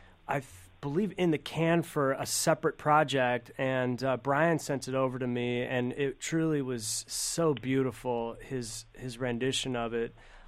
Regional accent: California, United States; I grew up in California.

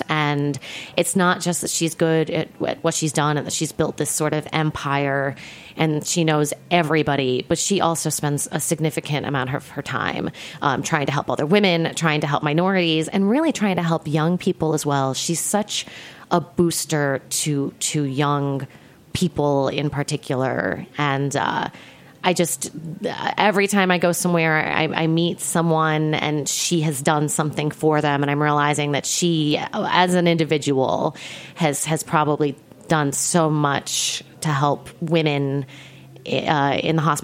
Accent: Midwest, United States; but I'm a Midwesterner, and I want to say, like, we had, my mother was a single mother. We ate a lot of fast food when I was growing up.

